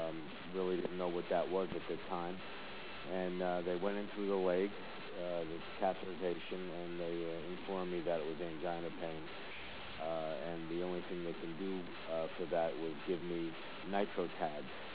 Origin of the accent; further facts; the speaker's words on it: New Jersey, United States; I am from New Jersey.